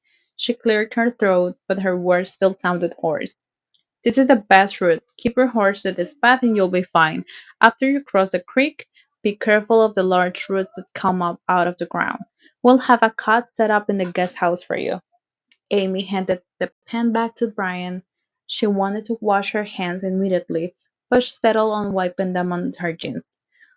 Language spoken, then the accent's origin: English; El Salvador; I am from El Salvador, and the capital of El Salvador is in Salvador.